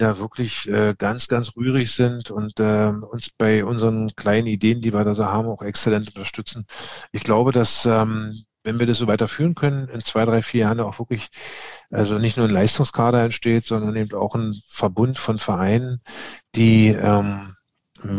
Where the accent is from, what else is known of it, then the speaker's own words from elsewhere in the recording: Berlin, Germany; während wir so angekommen sind, so als Berliner Rotze.